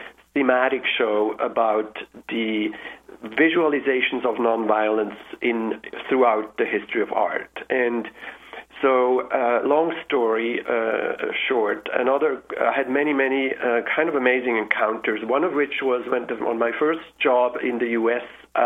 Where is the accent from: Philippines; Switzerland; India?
Switzerland; English is a second language; When I was a teenager, and I'm from Switzerland